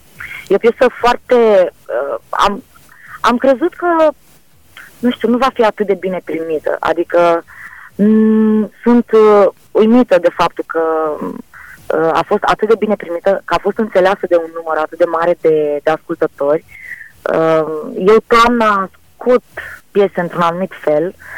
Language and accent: Romanian; Moldavia, Romania; Sunt o moldoveancă aprigă